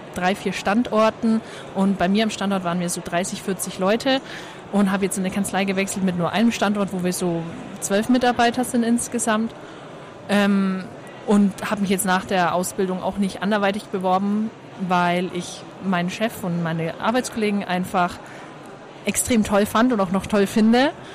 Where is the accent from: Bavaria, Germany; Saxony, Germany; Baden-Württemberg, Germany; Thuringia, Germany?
Bavaria, Germany; 20 Jahre alt und ich komme aus dem Raum Nürnberg